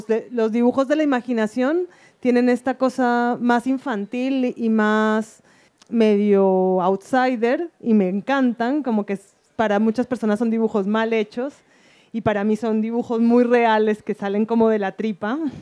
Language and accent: Spanish; Cali, Valle del Cauca, Colombia; also born or lived in Quito, Ecuador; now in Medellín, Colombia; como crecí en Cali y en Quito, Medellín era una ciudad nueva para mí, yo era extranjera acá